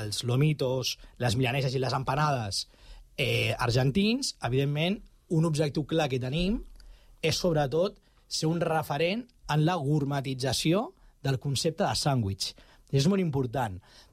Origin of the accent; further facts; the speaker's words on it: Barcelona, Catalonia, Spain; Evidentment som de Barcelona nosaltres, vivim a Barcelona